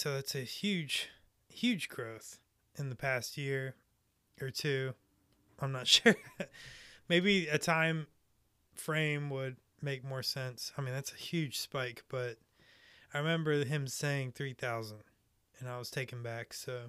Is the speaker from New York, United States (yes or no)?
no; Albemarle, North Carolina, United States; I figured, why not do my hometown, which is Albemarle, North Carolina.